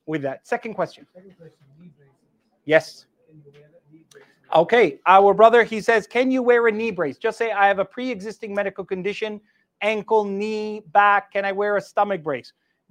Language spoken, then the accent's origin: English; Australia; You'll say Australia. If it's very busy and they see an Australian passport, or they'll say, okay, just go. Because they know in Australia, we, our healthcare standards are pretty good.